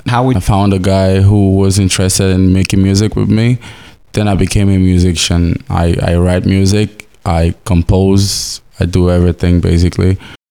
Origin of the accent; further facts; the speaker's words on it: Lagos, Nigeria; I'm from Nigeria.